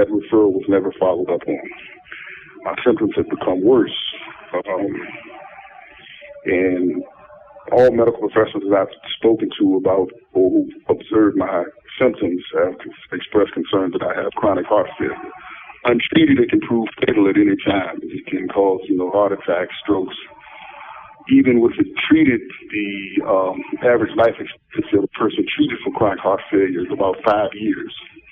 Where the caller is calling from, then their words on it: Virginia, United States; I'm calling from the Virginia prison system, Red Island State Prison.